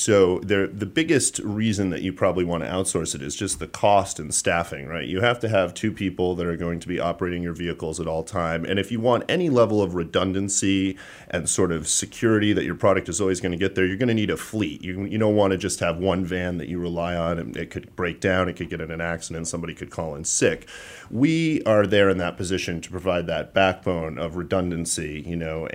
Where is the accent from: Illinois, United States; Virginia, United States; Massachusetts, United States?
Massachusetts, United States; We're really passionate about the local Massachusetts players. We're local from Massachusetts.